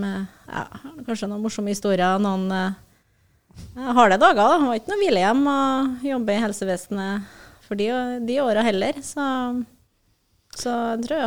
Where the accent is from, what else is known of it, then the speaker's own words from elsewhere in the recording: Trøndelag, Norway; Da var jeg på Namsos da, noen mil unna der jeg kommer ifra.